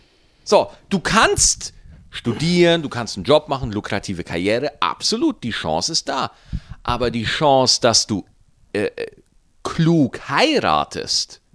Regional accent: Bavaria, Germany; Ich habe als Bayer nur Nachteile.

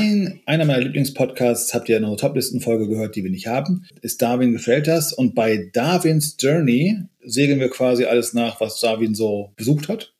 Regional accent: Bavaria, Germany; Ich als Franke

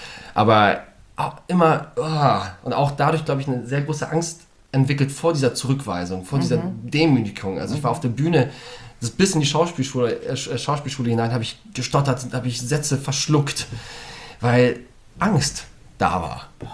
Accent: Poland; also born or lived in Bavaria; Und das als Pole, also mit zwei polnischen Eltern.

